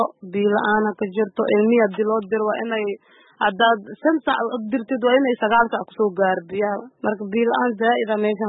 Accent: Mogadishu, Banaadir, Somalia; aniga muqdisho ka imaaday

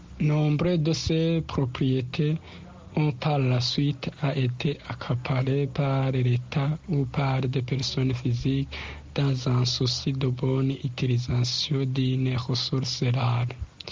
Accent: Burundi; Chez nous, au Burundi, c'est vraiment compliqué.

